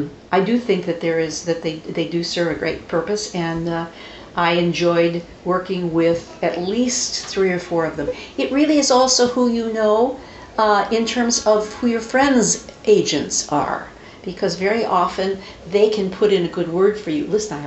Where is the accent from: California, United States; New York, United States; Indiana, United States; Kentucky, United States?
Indiana, United States; moved away as an adult; She was and I'm from Indiana, so I'm, you know, I mean, what you sees is what you gets, kind of.